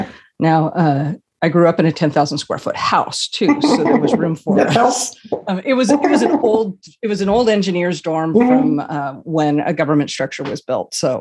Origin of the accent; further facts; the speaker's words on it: Washington, United States; On my dad's side, I grew up in Eastern Washington, so that's where his family ended up.